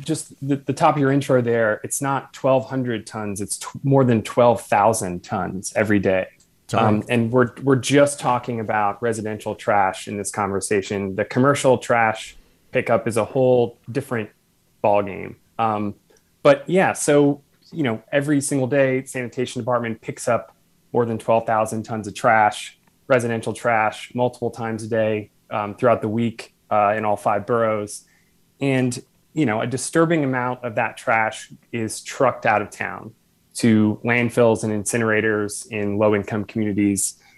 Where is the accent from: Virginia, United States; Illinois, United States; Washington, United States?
Virginia, United States; I remember as a kid growing up in Virginia as a high school student